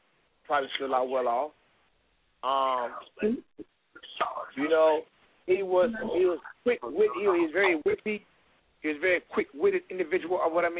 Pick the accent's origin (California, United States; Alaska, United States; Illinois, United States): Illinois, United States; Chicago; You from New York. I'm from Chicago.